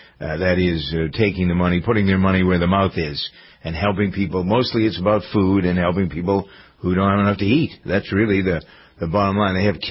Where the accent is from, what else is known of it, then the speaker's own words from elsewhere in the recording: Massachusetts, United States; the longest stint I had was actually here in my hometown on the AM and FM station, and I was very connected to the local Salvation Army here, the Greater Boston Salvation Army.